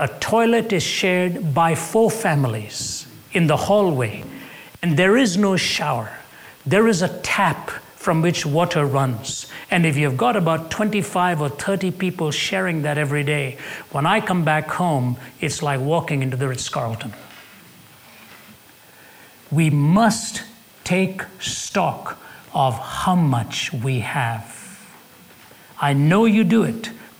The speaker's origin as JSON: {"language": "English", "country": "India", "tie": "born or raised there", "said": "I was born and raised in India, and we weren't very rich. We were upper middle class family"}